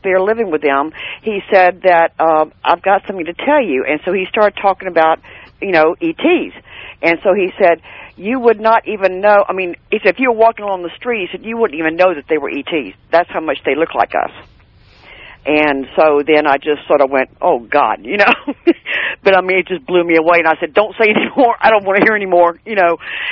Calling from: Florida, United States

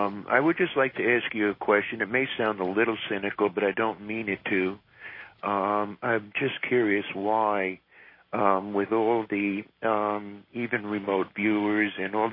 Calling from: Tel Aviv, Tel Aviv District, Israel; from Tel Aviv.

